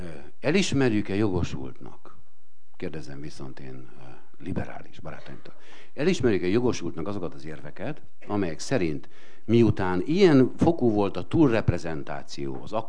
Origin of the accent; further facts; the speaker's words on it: Transylvania, Romania; talán tudják némelyek, hogy én erdélyi vagyok, és 30 évig éltem ugye, magyar kisebbségként Romániában.